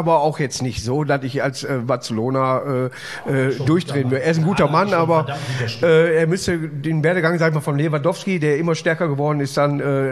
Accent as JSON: {"language": "German", "town": "Neudorf", "region": "North Rhine-Westphalia", "country": "Germany", "tie": "born there", "said": "ich bin gebürtiger Neudorfer, da ist jetzt die Uni drin"}